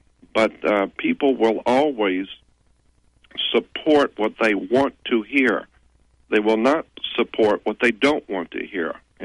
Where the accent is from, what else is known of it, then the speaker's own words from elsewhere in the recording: Florida, United States; moved away as an adult; now in Los Angeles, United States; Originally, I'm from the South. I'm from Florida, and I ended up in Los Angeles back in 59.